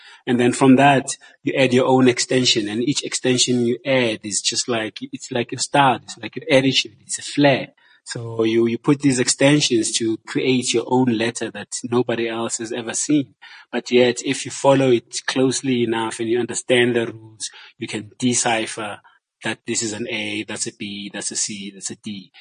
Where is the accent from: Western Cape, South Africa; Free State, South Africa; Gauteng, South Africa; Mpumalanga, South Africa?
Gauteng, South Africa; Johannesburg; Because I grew up in Joburg.